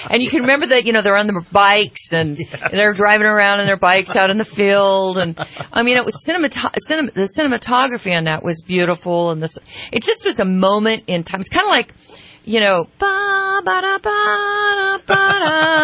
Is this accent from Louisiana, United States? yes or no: no; Sacramento, California, United States; We're both from Sacramento, grew up in Sacramento, and went to high school together.